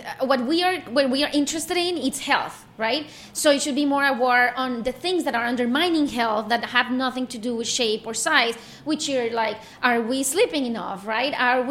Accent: Colombia; now in United States; I'm from Colombia and I now live in the US

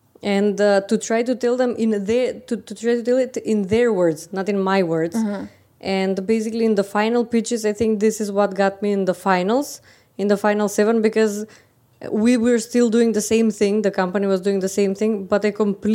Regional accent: Skopje, North Macedonia; from Skopje, Macedonia.

